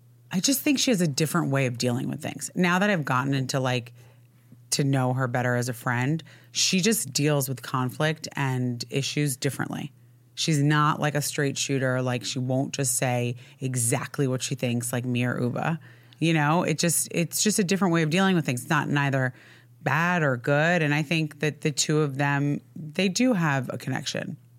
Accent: New York, United States; because I grew up in New York and like everyone's famous.

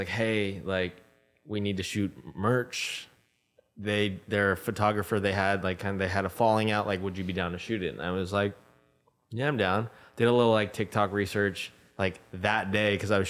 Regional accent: San Diego, California, United States; now in Los Angeles, United States; I'm from San Diego.

